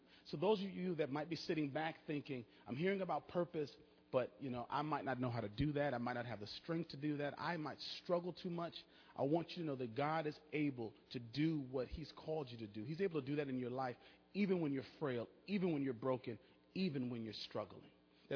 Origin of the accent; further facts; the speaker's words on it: Madison, Wisconsin, United States; I grew up in Madison, Wisconsin, and that's also where I studied.